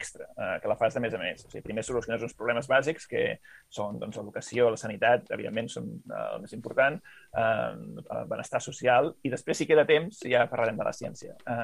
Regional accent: Blanes, Catalonia, Spain; el meu poble de Blanes. I, clar, nosaltres vam passar la nostra joventut anant d'un concert rere l'altre

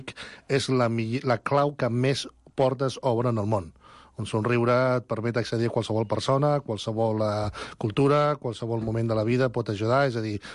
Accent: Barcelona, Catalonia, Spain; also born or lived in Managua; Jo vaig néixer a Managua, província de Nicaragua, i molt petita ja vaig arribar aquí a Barcelona i vaig fer estudis, a l'Escola Pies de Sarrià

